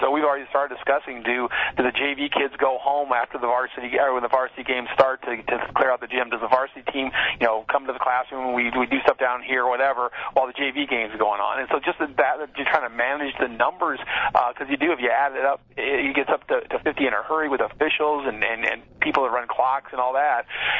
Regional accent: Maquoketa, Iowa, United States; In fact, my hometown of Maquoketa had to cancel one of their games because of COVID.

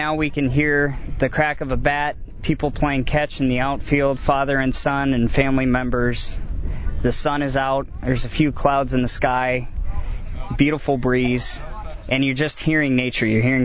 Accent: Dubuque, Iowa, United States; Yeah, I am an Iowa boy and proud of it. I was born in Dubuque, which is 25 miles east of here, and moved around when I was a kid, but could never get away from Iowa

